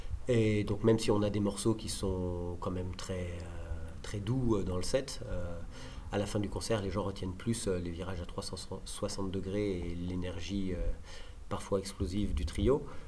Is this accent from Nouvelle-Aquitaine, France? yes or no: no; Auvergne-Rhône-Alpes, France; On vient de Rhône-Alpes